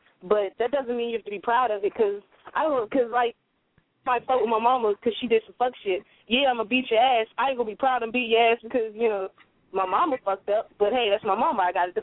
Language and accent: English; Germany; I am German. I was born in Germany. I stayed in Germany for a couple of years. My grandmother is Cuban. My grandfather is Puerto Rican.